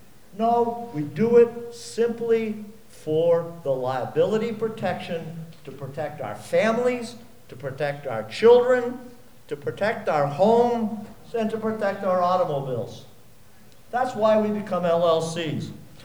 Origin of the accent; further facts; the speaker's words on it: Plymouth, New Hampshire, United States; I am from Plymouth right here. I own the Deer Farm, slightly south of Plymouth here.